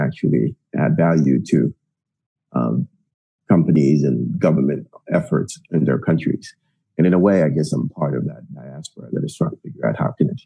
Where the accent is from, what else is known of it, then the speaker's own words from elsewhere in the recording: Italy; also born or lived in Costa Rica; I was born in Costa Rica, but then grew up in Italy. And so really part of that global diaspora.